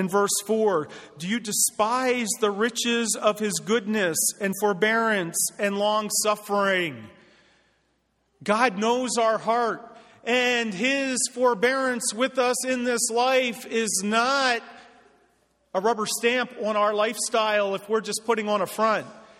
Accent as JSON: {"language": "English", "town": "Philadelphia", "region": "Pennsylvania", "country": "United States", "said": "you know, I'm from Philadelphia, Rocky."}